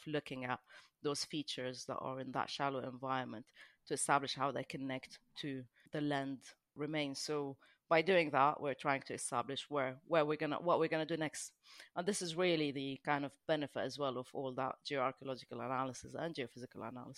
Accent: Lebanon; I'm originally from Lebanon, so I'm very familiar with our maritime archaeology around the coast.

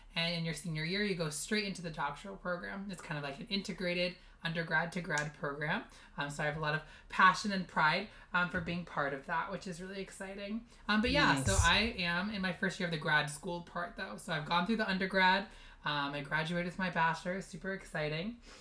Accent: Sandy Hook, Connecticut, United States; moved away; And I'm actually from the East Coast. So I'm from all the way in Sandy Hook, Connecticut. That's where I was born and raised. Yeah. So I definitely traveled a bit to come to California.

